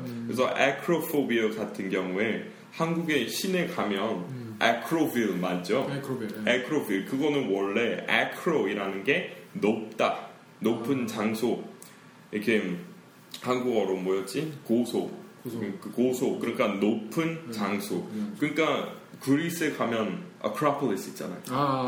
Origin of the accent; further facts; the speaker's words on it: Denver, Colorado, United States; Korean is a second language; also born or lived in Orange County, California; 근데 어릴 때 제가 바다 쪽에 살았었어요. 물론 제가 원래 고향은 덴버였는데 초등학교 4학년, 4학년, 5학년 제가 오렌지 카운티에 살았었어요.